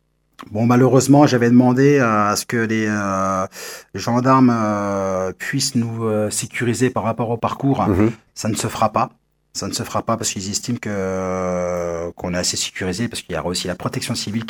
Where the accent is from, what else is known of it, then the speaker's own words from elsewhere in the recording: Madeira, Portugal; Et moi, je viens de l'île de Madère.